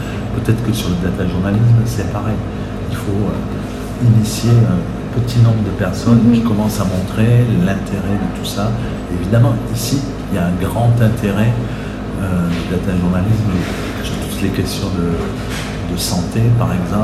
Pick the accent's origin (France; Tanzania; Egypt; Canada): France; moi je suis français